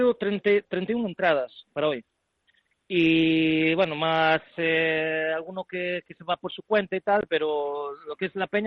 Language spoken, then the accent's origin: Spanish; Galicia, Spain; porque aparte yo como gallego y aparte conozco el fútbol de aquí